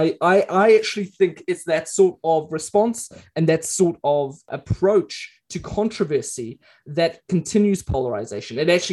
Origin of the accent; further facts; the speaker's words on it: Mozambique; also born or lived in Kenya; now in New Zealand; I grew up in Mozambique in a very rural part of the country. I lived in Kenya during attacks from Somalia, Al-Shabaab.